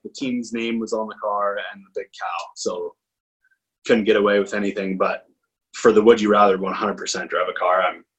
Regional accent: United States; As an American, like, you would get asked, like, if you're out or whatever, out at a restaurant, or people would ask you Celtic or Ranger

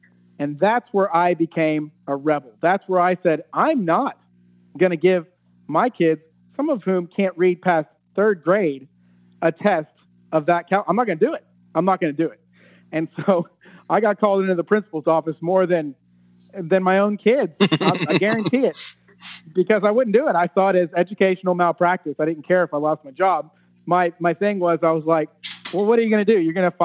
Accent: Norman, Oklahoma, United States; I'm from Norman, wanted to teach in Norman really bad

